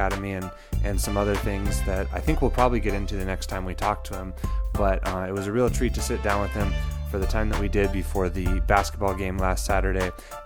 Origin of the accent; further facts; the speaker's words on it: Cayucos, California, United States; growing up in Cayucas and being in high school during the time that he was a star at Cal Poly